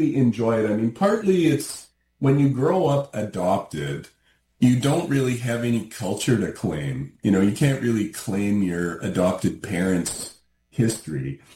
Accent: Saskatchewan, Canada; I'm not from there. I'm from Southern Saskatchewan, you know.

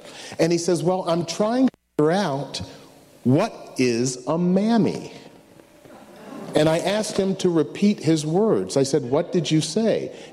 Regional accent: the South, United States; I just grew up in America. I grew up black in America. I grew up in the South in America.

